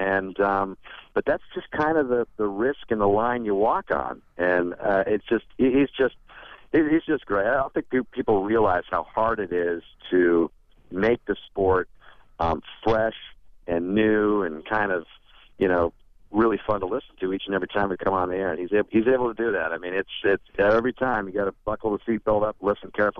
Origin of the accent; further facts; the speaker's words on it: Tucson, Arizona, United States; Then I worked for the local NBC affiliate in my hometown of Tucson, Arizona.